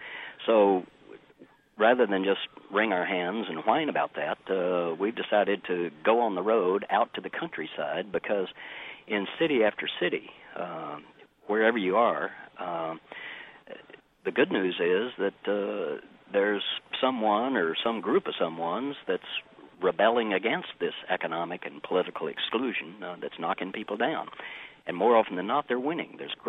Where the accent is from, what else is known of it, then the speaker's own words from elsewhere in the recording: Austin, Texas, United States; we've had our first one in Austin, kicked off here in my hometown, also the town of George Bush